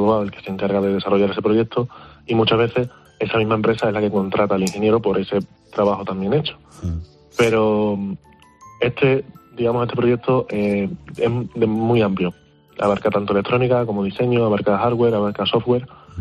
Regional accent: Extremadura, Spain; aquí en Extremadura tenemos un acento muy marcado.

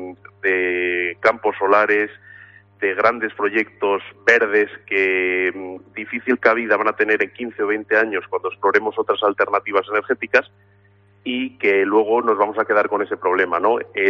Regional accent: Madrid, Community of Madrid, Spain; nosotros que somos de Madrid y habitualmente trabajamos en municipios de mucha más población

